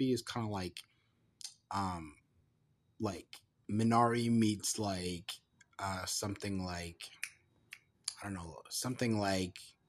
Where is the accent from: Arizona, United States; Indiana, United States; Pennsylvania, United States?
Arizona, United States; Spielberg's childhood growing up in Arizona, which is where I'm from, which is going to be really, really cool.